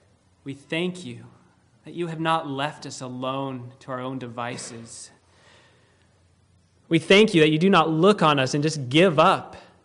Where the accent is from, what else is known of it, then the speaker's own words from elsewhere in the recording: Utah, United States; I grew up in Utah, And Utah is the capital of Mormonism. So most of my friends were Mormon.